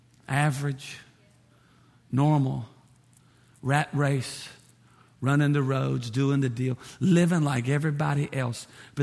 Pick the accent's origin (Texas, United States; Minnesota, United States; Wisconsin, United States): Minnesota, United States; Never heard of that. We're from Minnesota.